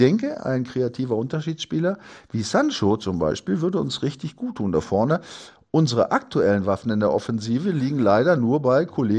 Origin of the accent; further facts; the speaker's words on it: Sulingen, Lower Saxony, Germany; Und da muss ich am Wochenende noch in meine alte Heimat Suling, weil wir da 45 Jahre Abitur treffen haben.